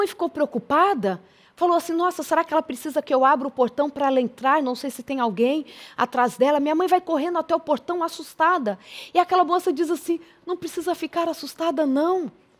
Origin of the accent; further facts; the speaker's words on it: São Paulo, Brazil; Eu sou da Zona Leste de São Paulo, nasci no Belenzinho. Olha que privilégio.